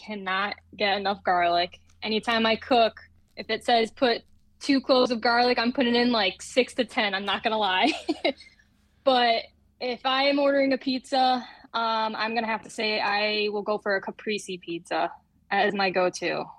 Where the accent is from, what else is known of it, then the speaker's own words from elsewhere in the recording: Massachusetts, United States; I moved back to Mass, to my hometown, about 5 years ago.